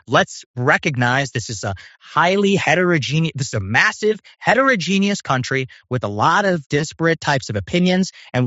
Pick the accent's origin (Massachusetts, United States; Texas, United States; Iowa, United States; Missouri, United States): Texas, United States; Bryan; My parents are from there. I'm from Bryan, Texas. Never ask me what's going on in India, please.